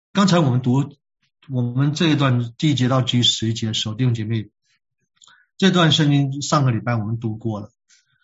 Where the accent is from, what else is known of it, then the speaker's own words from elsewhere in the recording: China; now in Canada; 虽然我们在加拿大，我上次讲过了，我们是加拿大人，因为我们宣誓加入加拿大，但是我们的民族、我们的同胞还是中国